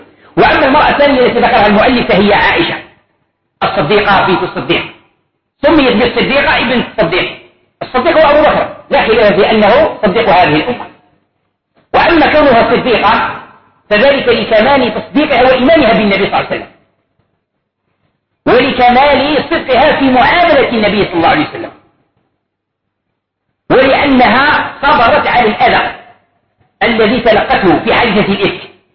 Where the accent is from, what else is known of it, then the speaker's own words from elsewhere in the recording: Algeria; طبق معروف عندنا في الجزائر وفي غير الجزائر